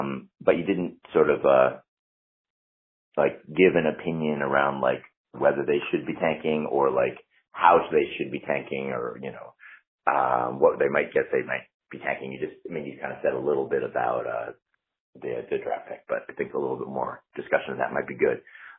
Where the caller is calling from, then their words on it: Boston, Massachusetts, United States; I'm calling from Boston, but I'm a Wizards fan going all the way back to 78